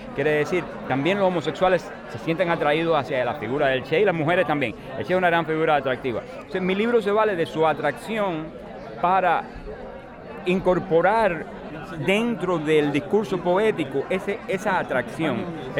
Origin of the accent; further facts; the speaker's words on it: Cuba; moved away; yo hace 33 años que salí de Cuba